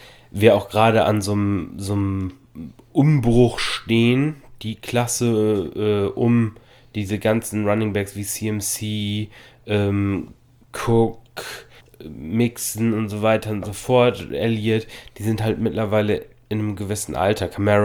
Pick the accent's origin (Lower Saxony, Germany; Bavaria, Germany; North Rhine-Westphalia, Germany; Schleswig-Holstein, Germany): Lower Saxony, Germany; Oldenburg; wir sind ja aus Oldenburg